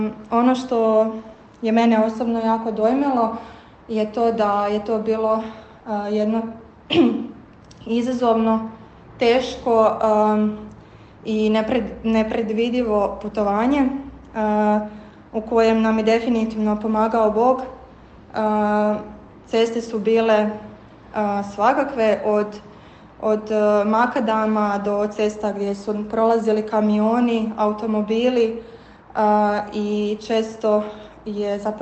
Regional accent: Zaprešić, Zagreb County, Croatia; dolazim iz Zaprešića.

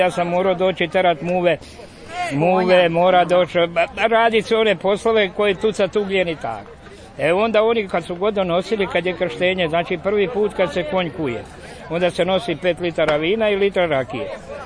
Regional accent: Slavonski Brod, Brod-Posavina County, Croatia; dolazim iz Slavonskog Broda i kovač sam po zanimanju.

